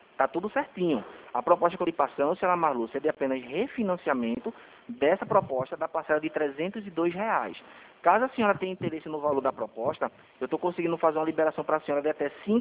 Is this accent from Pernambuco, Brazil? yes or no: yes; Recife, Pernambuco, Brazil; eu sou daqui de Recife.